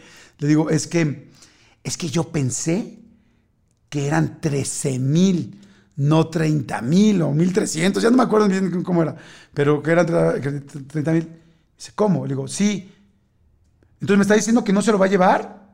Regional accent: Mexico; soy mexicano

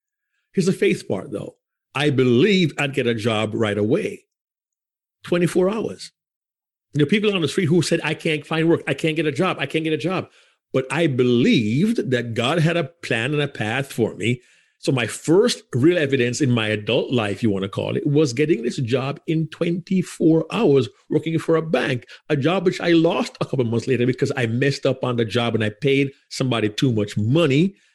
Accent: Jamaica; as you can tell, I'm Jamaican, but I grew up in a family of faith.

